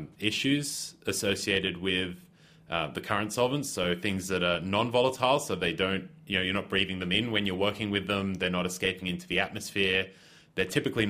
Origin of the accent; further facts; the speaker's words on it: Australia; I'm originally from Australia.